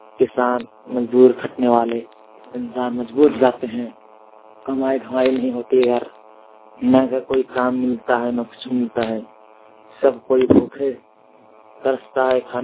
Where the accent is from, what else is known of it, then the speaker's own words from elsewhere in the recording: Jharkhand, India; ग्राम सदमा कला पोस्टार जिला बोकारो के रहने वाला हूँ